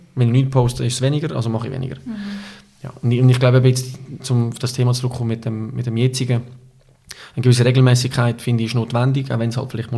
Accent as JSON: {"language": "German", "country": "Switzerland", "said": "Im Ausland noch ein bisschen extremer als jetzt bei uns in der Schweiz."}